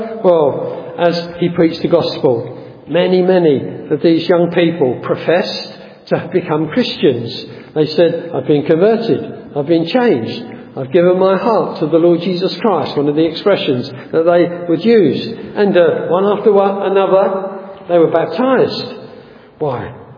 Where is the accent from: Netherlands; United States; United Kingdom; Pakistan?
United Kingdom; London; in the church that I grew up in North London